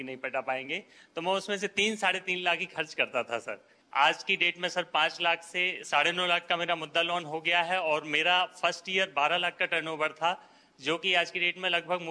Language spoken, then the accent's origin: Hindi; Bhopal, Madhya Pradesh, India; मैं भोपाल मध्य प्रदेश से हूँ।